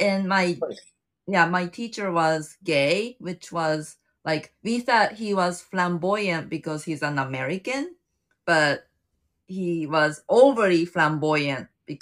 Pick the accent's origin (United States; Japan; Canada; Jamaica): Japan; Tokyo; English is a second language; also born or lived in Yamaguchi; I was born in Yamaguchi, but I was raised in Tokyo. So I'm from like the middle part of like Tokyo area.